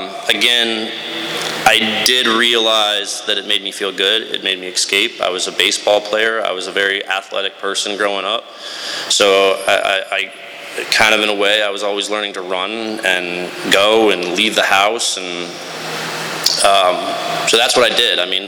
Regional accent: Jupiter, Florida, United States; born there; I was born in Jupiter, Florida, and I thought my life was good, right?

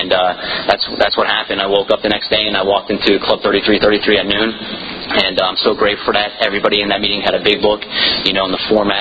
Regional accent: Florida, United States; I'm visiting from South Florida. I need a meeting.

